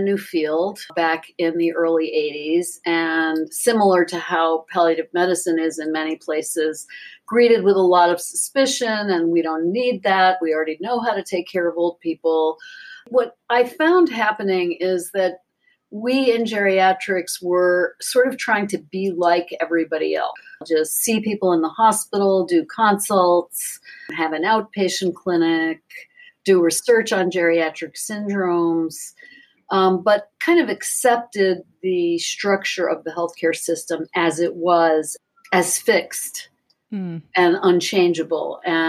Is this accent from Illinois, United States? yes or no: yes; Chicago, Illinois, United States; also born or lived in Princeton, New Jersey / Baltimore; I was born in Princeton, New Jersey, because my dad was there getting his PhD. And then we moved to Baltimore. And then when I was five, we moved to the south side of Chicago, to Hyde Park, where I grew up and graduated from high school.